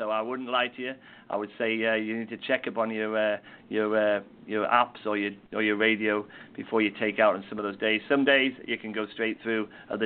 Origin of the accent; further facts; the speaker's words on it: United Kingdom; now in United States; I was born in Britain and brought up in Britain. I've only been here 4 years, and my wife and I have just got our green card